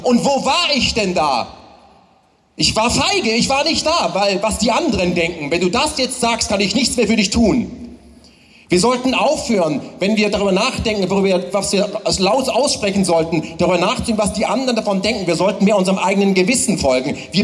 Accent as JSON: {"language": "German", "region": "West Germany", "country": "Germany", "said": "Das lerne ich als Westdeutscher von den Ostdeutschen."}